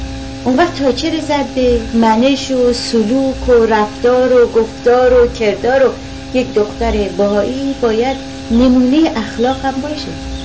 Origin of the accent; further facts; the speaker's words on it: Iran; در ایران که من در اون محیط بزرگ شدم،